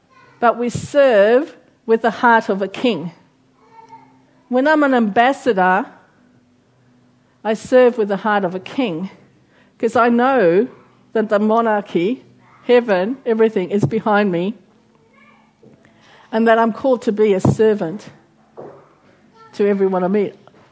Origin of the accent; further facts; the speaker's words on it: Australia; I came to England. I'm an Aussie.